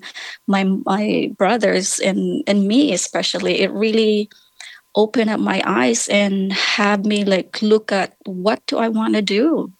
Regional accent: Philippines; So it's a very interesting life growing up in the Philippines.

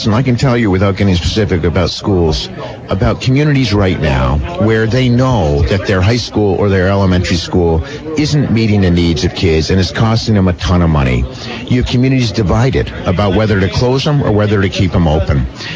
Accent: Vermont, United States; it's not like when I was a kid growing up in Vermont, where you can make a good living with a high school degree.

